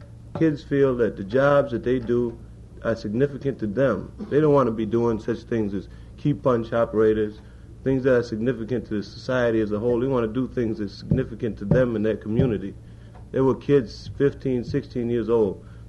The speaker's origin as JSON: {"language": "English", "town": "Buffalo", "region": "New York", "country": "United States", "said": "I just wanted to talk about citizen participation as being a young black man from the ghetto. I come from Buffalo, New York"}